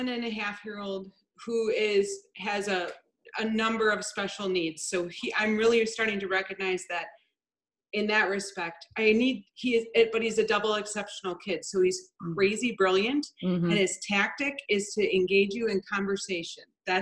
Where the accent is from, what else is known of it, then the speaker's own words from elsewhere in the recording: Milwaukee, Wisconsin, United States; From Milwaukee.